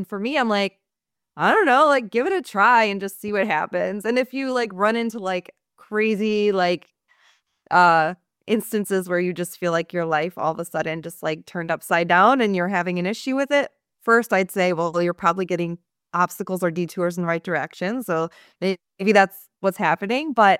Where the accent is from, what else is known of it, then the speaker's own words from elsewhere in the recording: Chicago, Illinois, United States; And the reason why I loved it so much is because I'm from Chicago.